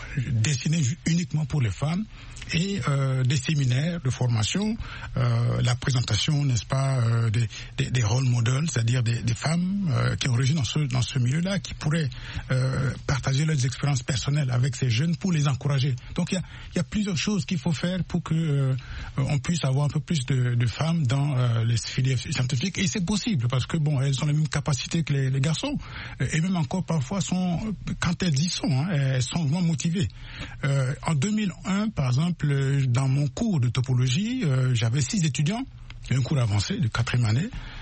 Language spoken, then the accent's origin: French; Central African Republic; born there; c'est une région proche de là où je suis né. Hein. Je suis né dans Luapende.